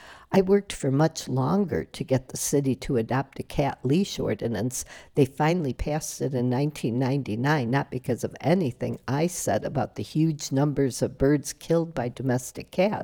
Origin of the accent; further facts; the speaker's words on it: Chicago, Illinois, United States; now in Duluth, United States; Maybe it's because I grew up in Chicago